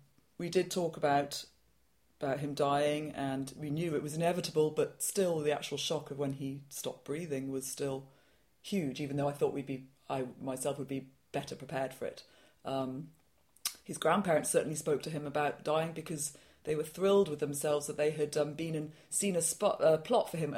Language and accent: English; Bristol, South West England, United Kingdom; moved away as an adult; I'm from Bristol, but I haven't lived there really for over 20 years.